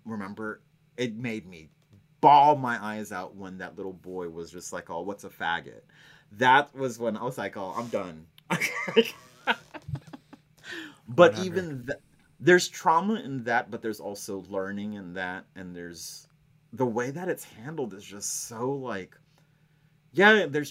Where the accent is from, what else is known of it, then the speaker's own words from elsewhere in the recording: Texas, United States; I grew up in Texas mostly, but I was like in the suburbs in Texas. I wasn't in the country, but still it was Texas